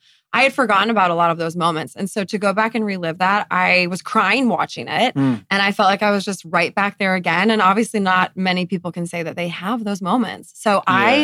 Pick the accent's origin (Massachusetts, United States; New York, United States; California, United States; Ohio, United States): California, United States; Laguna Beach; Had to go around and say, hi … from Laguna Beach.